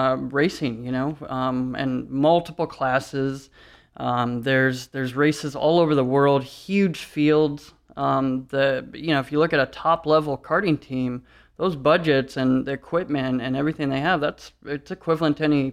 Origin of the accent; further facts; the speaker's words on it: Detroit, Michigan, United States; We're from Detroit originally, so kind of that whole world. And I was BMX racing and stuff like that as a kid.